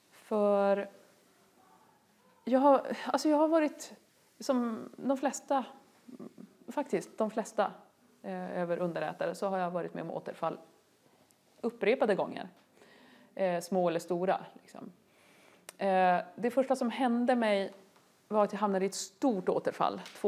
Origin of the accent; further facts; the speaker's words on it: Luleå, Norrbotten County, Sweden; och det är 25 grader kallt ute, jag kommer från Luleå.